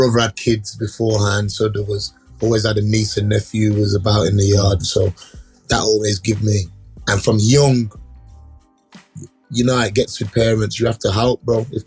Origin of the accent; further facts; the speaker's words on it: Birmingham, West Midlands, United Kingdom; I feel like growing up in Birmingham and experiencing the things that I've experienced, I felt like coming away from it a little bit will help me.